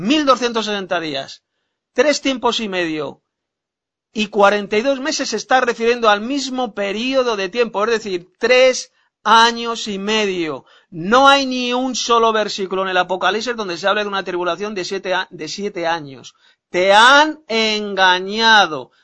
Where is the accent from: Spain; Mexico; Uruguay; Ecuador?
Spain; Madrid, Community of Madrid; de Madrid, España.